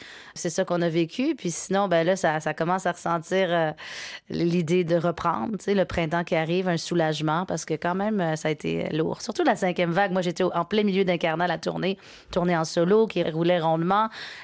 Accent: Quebec, Canada; 2h30 de Montréal, dans la rive sud de Québec. Puis à partir de 10 ans, j'étais en banlieue de Montréal.

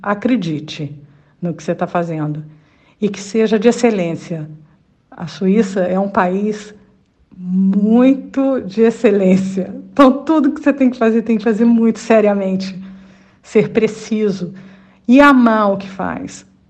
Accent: Minas Gerais, Brazil; moved away as an adult; now in Nyon, Switzerland; Nyon, entre Genebra e Lausanne. E em 2003, nós mudamos do Brasil para cá. Eu sou mineira, a terra do pão de queijo, né?

